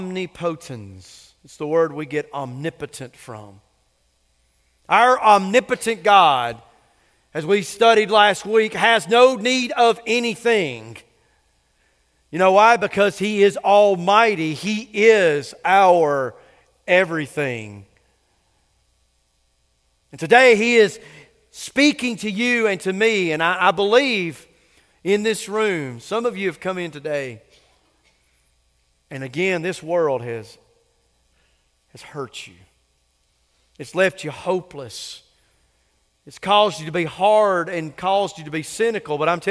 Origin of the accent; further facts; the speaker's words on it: Cummings, Georgia, United States; I grew up in Cummings, so there was Sawney Mountain, and we could see it from just about anywhere in the county, and it exhibits this majesty.